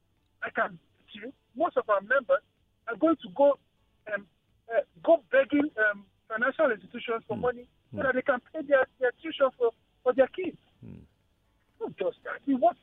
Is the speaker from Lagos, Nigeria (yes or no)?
yes; Apapa, Lagos, Nigeria; I grew up in Apapa. I went to the Apapa Primary Health Center as a child.